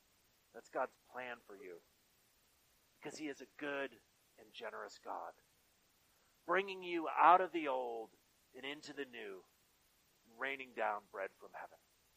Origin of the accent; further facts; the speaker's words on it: Michigan, United States; I grew up here in Western Michigan and always loved the beaches, the dunes and stuff.